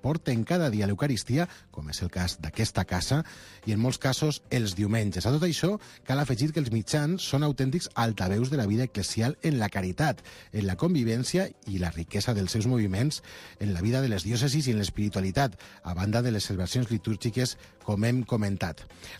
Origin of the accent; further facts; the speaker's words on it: Valencian Community, Spain; som els dos de la Comunitat Valenciana i estem aquí. Fem ràdio a Catalunya